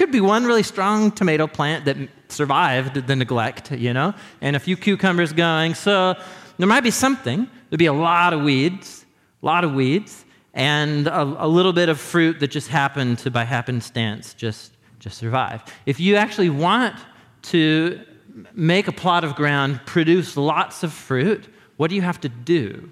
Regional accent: Portland, United States; also born or lived in Madison; I grew up in Portland, but I had a long hiatus. My wife and I moved here from Portland to the upper Midwest for about 9 years

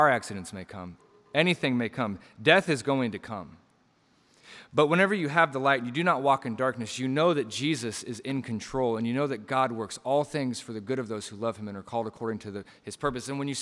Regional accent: Portland, Oregon, United States; I grew up skateboarding in Southeast Portland, and I was probably 12 or 13 years old.

